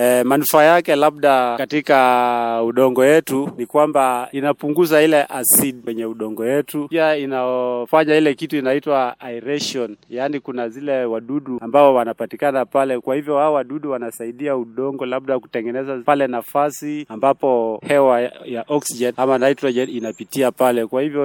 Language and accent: Swahili; Busia County, Kenya; Jinsi ulivyosema, mimi natoka eneo bunge la Teso Kusini, hasa Amkura Central Ward, Okatekok sub location.